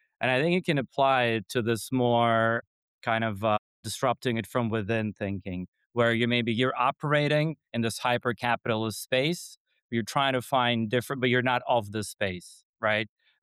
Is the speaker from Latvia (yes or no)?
yes; Latvia; English is a second language; now in United Kingdom; so I'm originally from Latvia